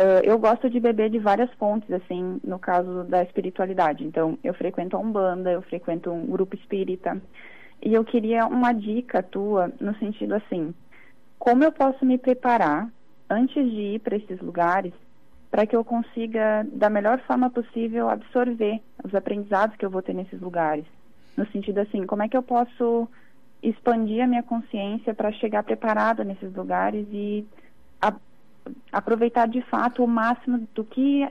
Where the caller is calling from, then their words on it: Cachoeirinha, Rio Grande do Sul, Brazil; sou de Cachoeirinha, no Rio Grande do Sul.